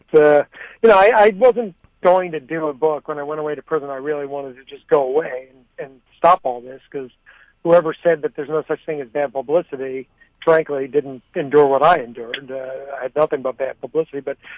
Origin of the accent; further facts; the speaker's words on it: Beverly Hills, California, United States; I grew up in Beverly Hills, California, and try to make movies